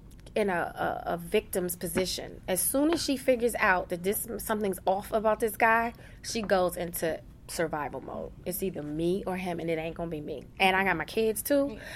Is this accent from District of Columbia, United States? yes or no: yes; Washington, District of Columbia, United States; I'm from Washington, D.C., and I'm from the hood. We're, you know, not in Baltimore, but where crack was being sold.